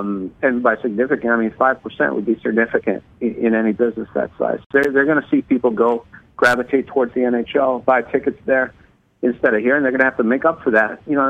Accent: Laval, Quebec, Canada; also born or lived in Montreal; I grew up in Montreal, and I could tell you, you know, right outside of Montreal, I grew up at Laval

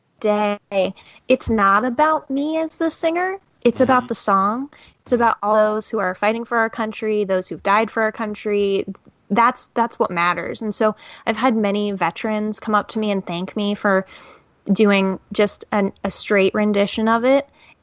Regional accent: Seattle, Washington, United States; Basketball's harder for me because I'm from Seattle and they stole our

